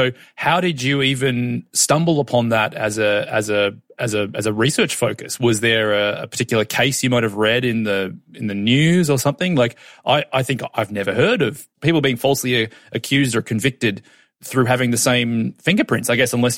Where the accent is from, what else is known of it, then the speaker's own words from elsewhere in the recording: Australia; growing up in Australia